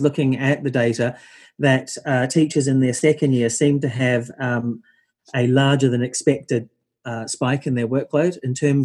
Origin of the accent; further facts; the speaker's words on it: New Zealand; accent: New Zealand; now in Cambridge, United Kingdom; I grew up in New Zealand, as the accent probably gives away. I went to a state school, as is typical in New Zealand, was a country school